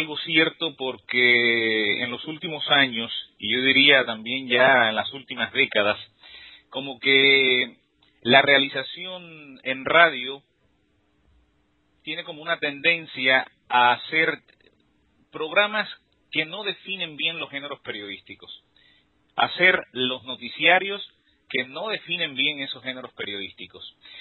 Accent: Cuba; un día descubre que yo soy cubano. Al parecer se hizo alguna referencia en el mismo programa a que yo había nacido en Cuba o que era cubano

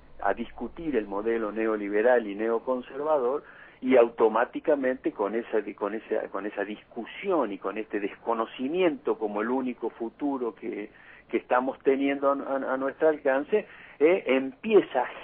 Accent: Argentina; cuando nosotros decimos de que estamos como argentinos, un poco retrasados en esta disputa ideológica

